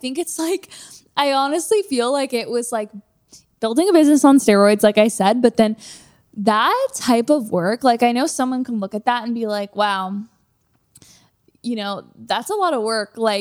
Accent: Toronto, Ontario, Canada; now in Los Angeles, United States; I'm from Toronto and it's like such a contrast with just the weather

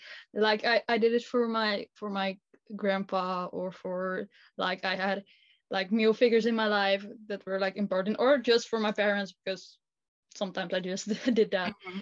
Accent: Netherlands; first language Dutch; English is a second language; Yeah, that's my first language. English is like my second language.

